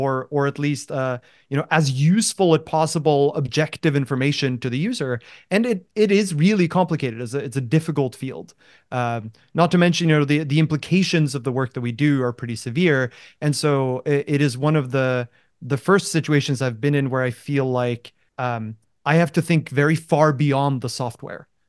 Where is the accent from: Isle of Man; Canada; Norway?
Norway; also born or lived in Australia / London / Boston; Norway and I am currently in Norway, but that's not been true for most of the period of time in between. So I grew up in Norway, and then I did my bachelor's degree in Australia near Brisbane. Then I moved to London to do my master's degree. Then I moved to Boston to do my PhD. And then I moved to Los Angeles